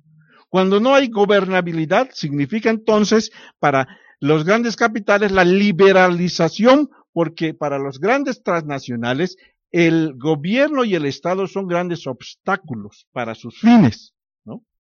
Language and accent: Spanish; Mexico